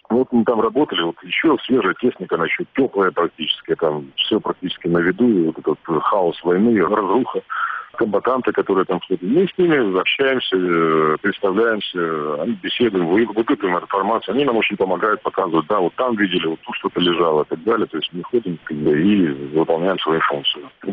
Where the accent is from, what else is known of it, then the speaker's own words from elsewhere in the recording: Kyiv, Ukraine; же узнают, что мы из Киева